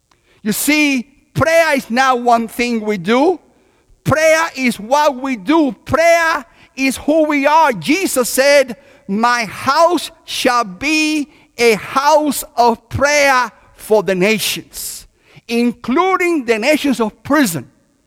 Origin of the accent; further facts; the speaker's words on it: Havana, Cuba; And in Cuba, I was born in Havana, Cuba, which is the capital of baseball, the world capital of baseball.